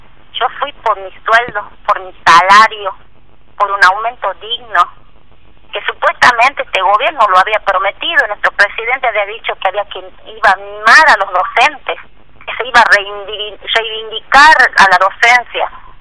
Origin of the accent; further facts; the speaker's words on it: San Pedro, Jujuy, Argentina; Sí, soy de San Pedro, viajo todos los días a Ledesma.